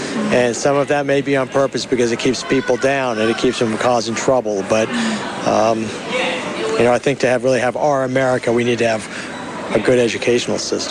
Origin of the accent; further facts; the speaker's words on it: Ireland; now in United States; I came here from Ireland, and I'm proud to be an American